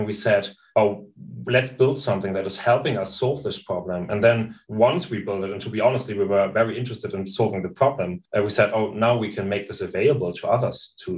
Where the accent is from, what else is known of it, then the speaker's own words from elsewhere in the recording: Flensburg, Schleswig-Holstein, Germany; moved away as an adult; I moved 600 kilometers away from Flensburg to Aachen to study there.